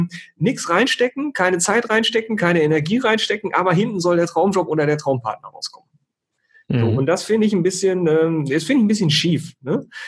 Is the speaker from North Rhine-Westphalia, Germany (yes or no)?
yes; North Rhine-Westphalia, Germany; Ich komme ja aus Ostwestfalen, bin humorvoller Ostwestfale